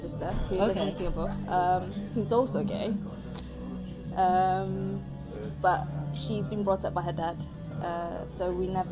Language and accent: English; Brighton, South East England, United Kingdom; growing up in Brighton has been easy because it is the capital gay.